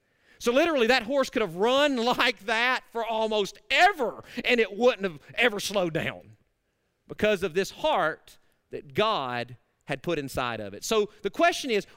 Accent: Arkansas, United States; I'm from Arkansas. You may not have understood that. Let me interpret that for you.

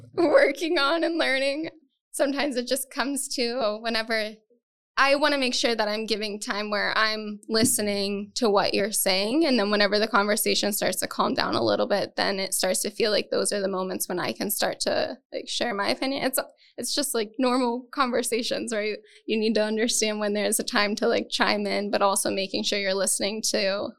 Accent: Ohio, United States; I mean, I'm also from Appalachia, Eastern Ohio.

